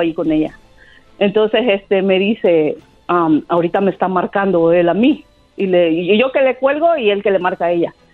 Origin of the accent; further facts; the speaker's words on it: El Salvador; En El Salvador.